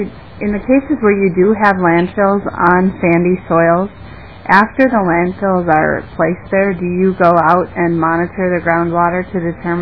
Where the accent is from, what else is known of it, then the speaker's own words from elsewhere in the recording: Minnesota, United States; For example, I grew up in Anoka County on the sand plain around a lot of closed landfills